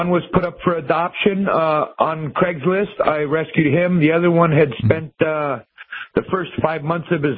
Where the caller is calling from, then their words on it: Portland, Texas, United States; I'm calling from Portland, Texas.